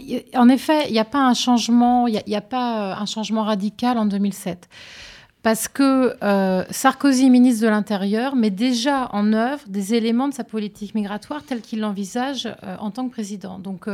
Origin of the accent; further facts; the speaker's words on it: France; on nous explique, en tant que Français, qu'on fait ça en notre nom